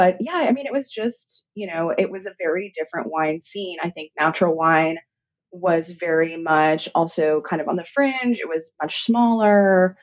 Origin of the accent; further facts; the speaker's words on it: San Francisco, California, United States; young 24, 25 year old sommelier in San Francisco, which is my hometown.